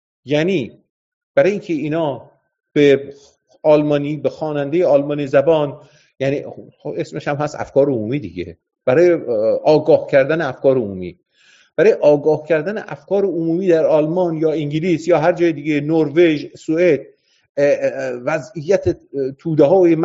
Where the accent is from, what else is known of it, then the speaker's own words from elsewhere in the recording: Iran; moved away as an adult; ما سال وسط های دهه 60 ما از ایران اومدیم